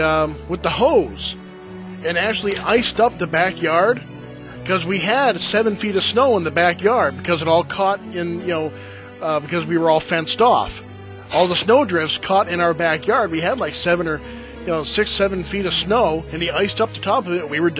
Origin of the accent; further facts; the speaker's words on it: New Hampshire, United States; I grew up in New Hampshire, and the way that our school superintendent used to run it